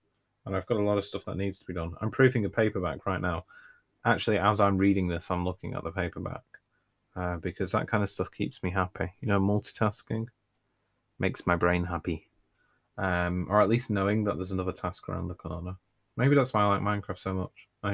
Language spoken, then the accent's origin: English; England, United Kingdom; accent: northern English; Very easy to pronounce as well for somebody with my accent, which is important because I live in the north of England, and some people, they didn't understand the word Arthur.